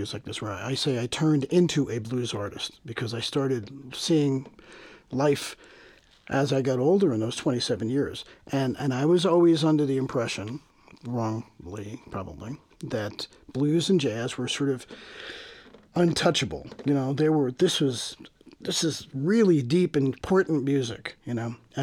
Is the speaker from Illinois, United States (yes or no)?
no; New Jersey, United States; yeah, I'm from New Jersey, but I still have a huge story to tell.